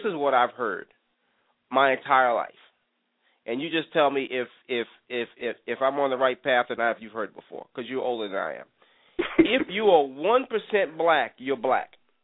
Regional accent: New York, United States; And I grew up in New York, and you hear a lot of things.

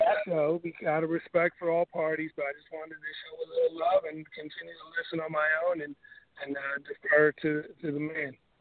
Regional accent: Philadelphia, Pennsylvania, United States; I'm from Philadelphia

